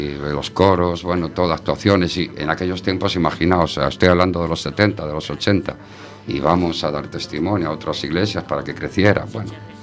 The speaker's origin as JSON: {"language": "Spanish", "town": "Madrid", "region": "Community of Madrid", "country": "Spain", "tie": "born or raised there", "said": "pues yo me crié en Madrid. Y en los años en los que yo me crié estaba de moda estar en un grupo metido siempre."}